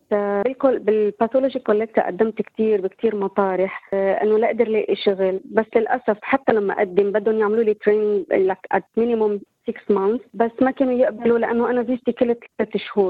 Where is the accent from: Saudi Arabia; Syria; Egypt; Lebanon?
Lebanon; أنا صح جدودي سوريين بس أنا خلقت وعشت بلبنان وربيت بلبنان ومعي الجنسية اللبنانية، يعني حصلت على الهوية اللبنانية بسنة تقريبا بتذكر يمكن 95